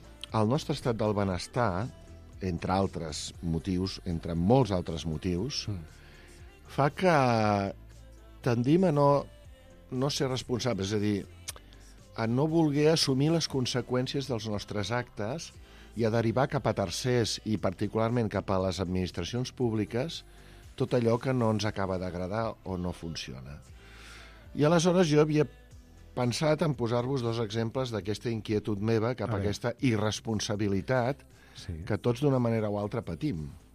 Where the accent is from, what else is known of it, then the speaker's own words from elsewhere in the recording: Barcelona, Catalonia, Spain; Dic Barcelona perquè jo sóc de Barcelona